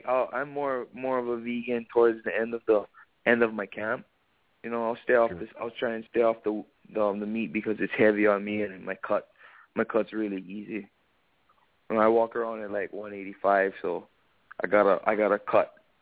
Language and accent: English; Hawaii, United States; Oh, I'm Hawaiian, but I ain't dirty, man.